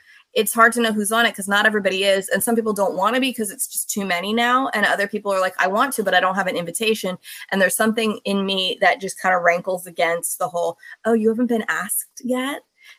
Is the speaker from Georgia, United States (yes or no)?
no; Pennsylvania, United States; Pennsylvania. So all my people are